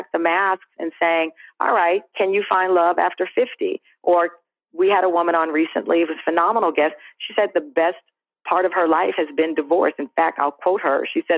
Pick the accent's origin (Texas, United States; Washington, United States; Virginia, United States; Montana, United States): Texas, United States; moved away as an adult; now in New York, United States; Yeah, when I came to New York from Texas, I suddenly became a national news anchor, and most of the people in the newsroom were from the Northeast.